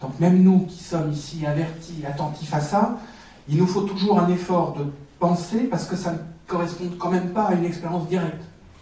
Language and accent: French; Paris, Île-de-France, France; moi je suis parisien. Et je vis dans le 6e. Enfin, je vivais, mes parents vivaient dans le 6e arrondissement.